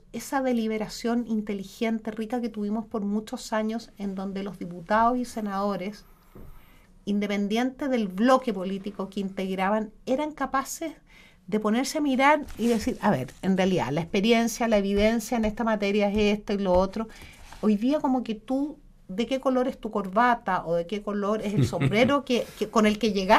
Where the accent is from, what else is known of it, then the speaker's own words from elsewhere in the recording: Chile; yo apreciaría mucho como chilena